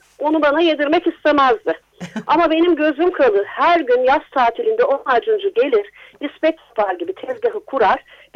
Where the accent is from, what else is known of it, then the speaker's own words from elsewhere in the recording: Ankara, Turkey; Benim çocukluğum Ankara Yeni Mahalle'de geçti. Orada bir sitede oturduk.